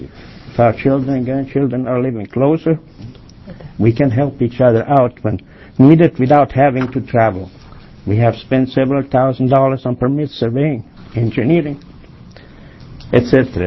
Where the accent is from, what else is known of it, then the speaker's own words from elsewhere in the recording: Newburgh, United States; I'm from Newburgh.